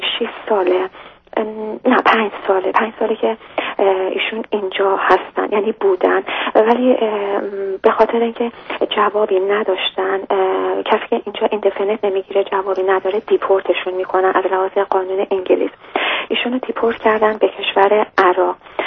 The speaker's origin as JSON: {"language": "Persian", "country": "Iran", "said": "ما ایرانی هستیم،"}